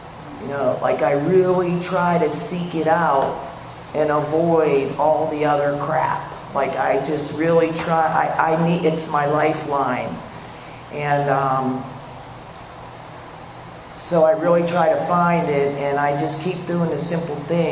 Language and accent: English; Pittsburgh, Pennsylvania, United States; I grew up over on Penn and Main Street, the cusp of Lawrenceville, Bloomfield, and Garfield, and I covered all areas by the time I was 10.